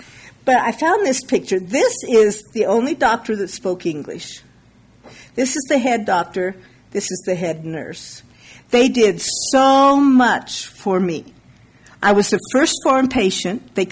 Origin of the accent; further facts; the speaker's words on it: Colorado, United States; I know cold weather. I grew up in Colorado.